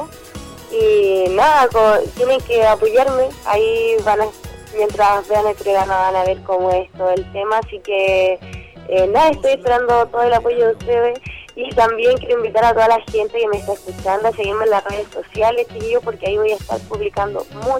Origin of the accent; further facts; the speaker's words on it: Curicó, Maule, Chile; que vengo de Curicó, que estas son mis raíces, y también dejar bien parado Curicó.